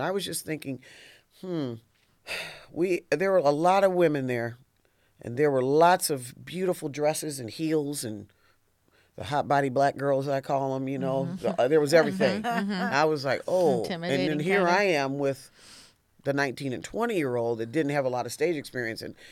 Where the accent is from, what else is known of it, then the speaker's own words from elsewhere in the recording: Toledo, Ohio, United States; He was from Lima. I'm from Toledo, you know, da, da, da.